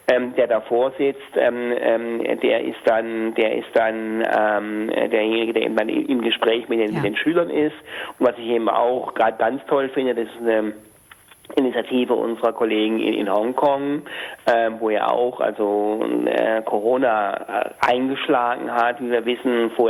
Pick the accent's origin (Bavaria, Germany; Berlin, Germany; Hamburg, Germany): Hamburg, Germany; Aber natürlich würde ich jetzt also als Hamburger an den Oberbürgermeister schreiben.